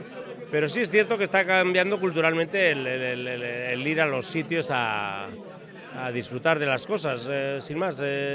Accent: Vitoria-Gasteiz, Basque Country, Spain; born there; Yo soy nacido en Gasteiz

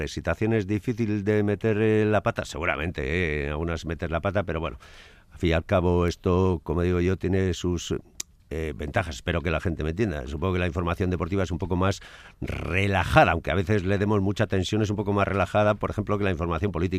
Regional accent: Orozco, Basque Country, Spain; gran gente de mi pueblo ahí en Orozco

